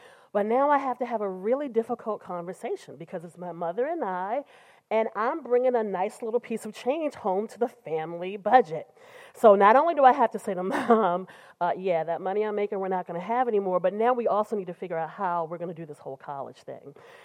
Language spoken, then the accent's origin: English; Baltimore, Maryland, United States; Remember, I grew up in poverty in Baltimore City.